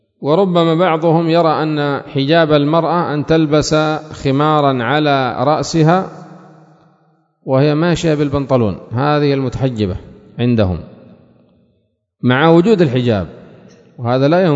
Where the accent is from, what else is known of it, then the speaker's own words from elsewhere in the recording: Aden, Yemen; وإذا به يسأل من أين أنت، قلت له من عدن